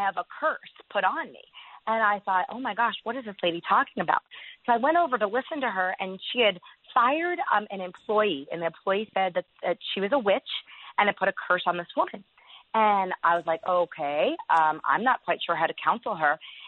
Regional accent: United States; being an American

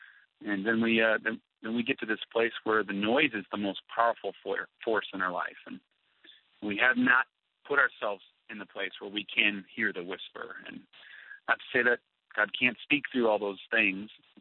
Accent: Wisconsin, United States; I started out as a pastor's kid growing up in Wisconsin.

